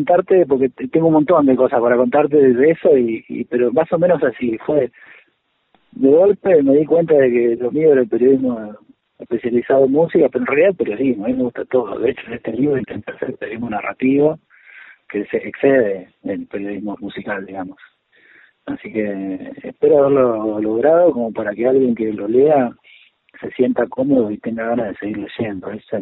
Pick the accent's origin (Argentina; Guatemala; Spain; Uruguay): Argentina; Concordia, Entre Ríos; moved away as an adult; also born or lived in Salta; now in Buenos Aires, Argentina; yo soy de Concordia, Entre Ríos, y me fui a Salta a los 20. Así que hasta los 20 estuve allá en Entre Ríos y viví, me formé como periodista en Salta. Trabajé todos mis primeros años hasta que me vine a Buenos Aires en 2017.